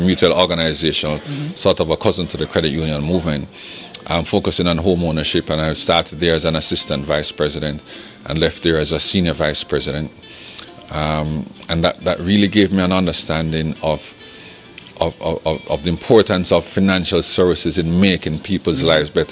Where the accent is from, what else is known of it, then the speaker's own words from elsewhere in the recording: Jamaica; born there; I was born in Jamaica, it gave me a chance.